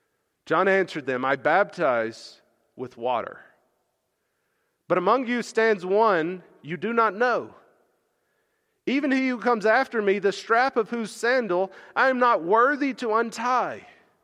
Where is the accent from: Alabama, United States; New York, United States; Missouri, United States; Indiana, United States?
Alabama, United States; Well, where I grew up in Alabama, there were a lot of places you would go and you would say, where is that?